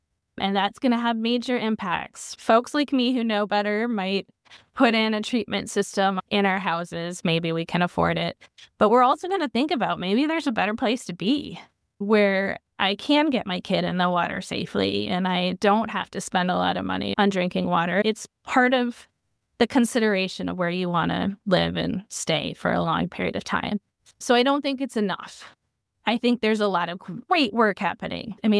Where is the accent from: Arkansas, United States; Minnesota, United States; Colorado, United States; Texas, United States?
Minnesota, United States; And I am originally from Minnesota, but I always say Minnesota does it first. Iowa could do it better.